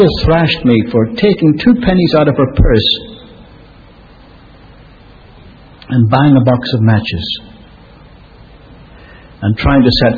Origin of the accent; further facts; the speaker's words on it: Ireland; born there; I'm Irish by birth.